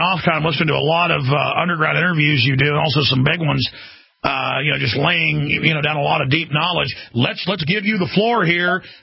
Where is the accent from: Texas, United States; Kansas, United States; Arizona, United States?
Texas, United States; Dallas; because I grew up in Dallas, and you know, was on the football team.